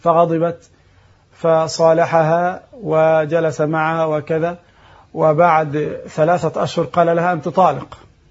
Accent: Egypt; والصداق عندنا كمصريين هنا في مصر

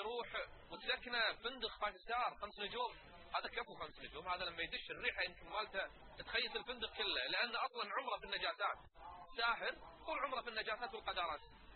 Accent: Kuwait; إن السحر اللي قاعد يشم عندنا بالكويت ودول الخليج شيء عدد مو طبيعي

